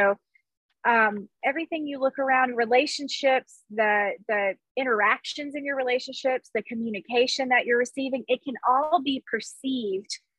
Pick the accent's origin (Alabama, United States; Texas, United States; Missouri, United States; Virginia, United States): Alabama, United States; I'm country, I'm from Alabama